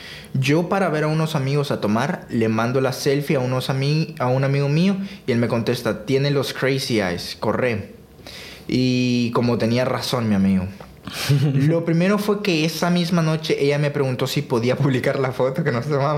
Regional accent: Austria; Yo le digo que no soy de Australia. Soy de Austria. Y el inglés no es mi idioma nativo.

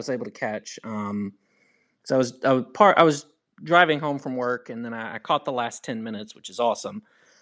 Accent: United States; So as an American, I can kind of get it.

